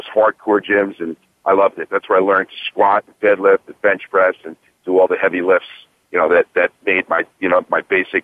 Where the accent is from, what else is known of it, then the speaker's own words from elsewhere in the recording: Edison, New Jersey, United States; I was from Edison, New Jersey. Yeah, that's the town where Thomas Edison invented the light bulb.